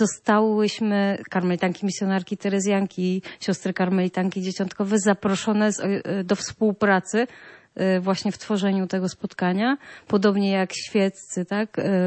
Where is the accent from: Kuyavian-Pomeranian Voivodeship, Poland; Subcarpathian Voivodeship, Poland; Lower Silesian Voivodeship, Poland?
Lower Silesian Voivodeship, Poland; Wrocław; Tak, ja też jestem z Wrocławia.